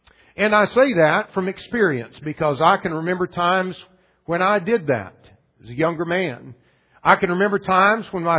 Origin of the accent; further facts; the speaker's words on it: Oklahoma, United States; I had a very good friend back in Oklahoma, moved to my hometown that I grew up